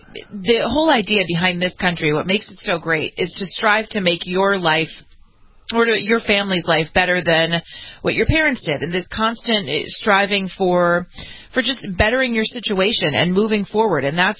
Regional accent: United States; especially maybe because I'm believer in Western culture and being an American, I'm proud of that.

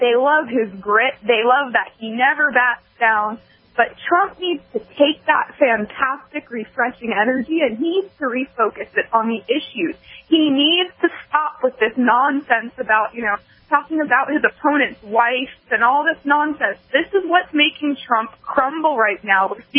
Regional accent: New Hampshire, United States; now in Texas, United States; I'm sort of a Texan. I've lived in Texas for the last couple of years, but I'm actually from New Hampshire originally.

